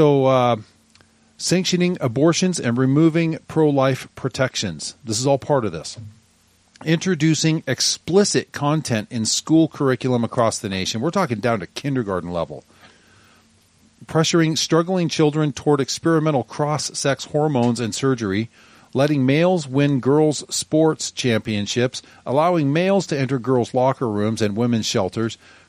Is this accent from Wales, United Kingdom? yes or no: no; Scotland, United Kingdom; I'm Scottish, but I'm not a Mason.